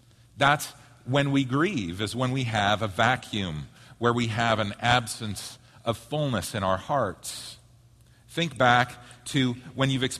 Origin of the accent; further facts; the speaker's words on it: Oregon, United States; And also, we're both from Oregon.